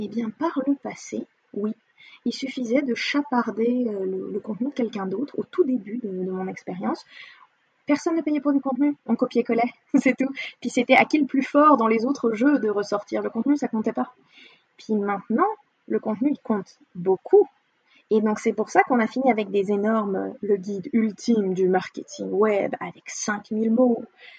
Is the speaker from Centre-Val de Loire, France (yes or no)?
no; Paris, Île-de-France, France; je suis parisienne, donc ça colle bien.